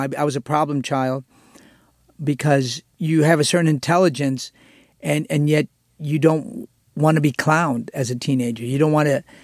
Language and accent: English; Northeast, United States; So I had a different sort of... understanding of Spanish because I didn't grow up in the Southwest. I grew up in Northeast and in the East Coast. And we Latinos are a little younger population here. And my parents immigrated here